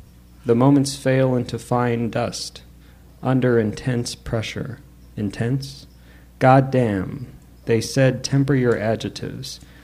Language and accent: English; Los Angeles, California, United States; I grew up in Los Angeles. I had an apartment out there.